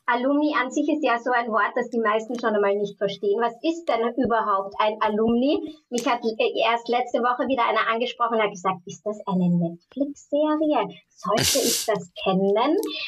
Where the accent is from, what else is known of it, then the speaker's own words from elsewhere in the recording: United States; now in Germany; ich komme ja selbst aus den USA und habe mit meinem Fulbright-Stipendium auch in den USA mein Studium abgeschlossen.